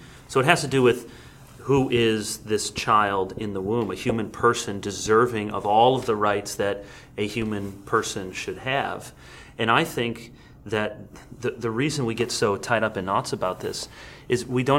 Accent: United States; this is here as I'm thinking of as an American

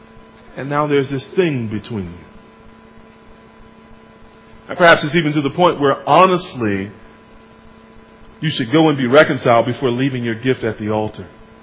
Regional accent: United States; so I expected the difficulty around what bacon really was as an American.

